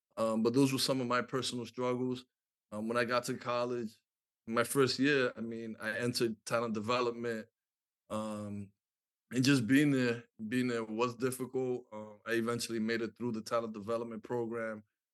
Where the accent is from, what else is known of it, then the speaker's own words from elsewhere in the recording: New York City, New York, United States; also born or lived in Providence; I originally am from New York. I love to give credit to New York City. I grew up in Washington Heights, 180 and Broadway. But I moved here about like sixth grade.